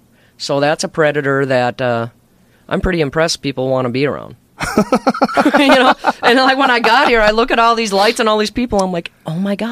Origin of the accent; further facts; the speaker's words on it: Chicago, Illinois, United States; born there; Well, I was born in Chicago.